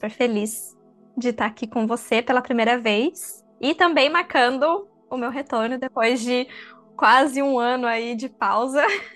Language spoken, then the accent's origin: Portuguese; Taubaté, São Paulo, Brazil; also born or lived in São Bernardo do Campo; eu sou de São Paulo, né? Morei praticamente minha vida toda em Taubaté. Eu nasci em São Bernardo do Campo, morei minha vida toda em Taubaté, uma cidade do interior de São Paulo, pertinho de Campos do Jordão e Ubatuba.